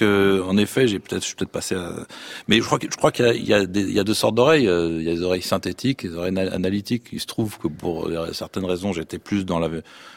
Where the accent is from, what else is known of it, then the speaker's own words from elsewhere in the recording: France; surtout quand on vient de France où on nous apprend plutôt à faire le contraire